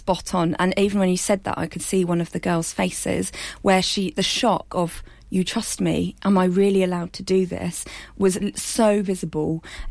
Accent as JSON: {"language": "English", "town": "Cambridge", "region": "East of England", "country": "United Kingdom", "said": "ended up back in Cambridge, because I'm from Cambridge, hence how we know each other"}